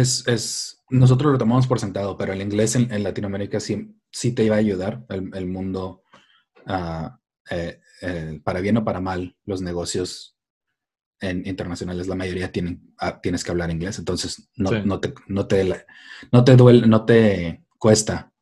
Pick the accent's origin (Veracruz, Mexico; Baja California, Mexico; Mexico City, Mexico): Baja California, Mexico; Tijuana; Yo soy de México, yo crecí en Tijuana. Hablo inglés desde chiquito, desde que tenía como 6 años en la escuela me enseñaban.